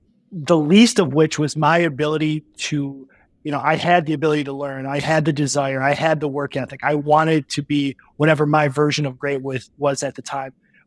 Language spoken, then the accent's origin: English; Midwest, United States; And growing up in the Midwest, you have this mentality that you work to get into one of the big three auto companies